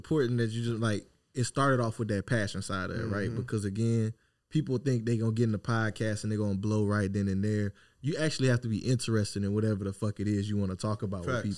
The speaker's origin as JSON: {"language": "English", "town": "Opelousas", "region": "Louisiana", "country": "United States", "said": "I'm this dude from Opelousas, Louisiana. I played football at Louisiana Tech"}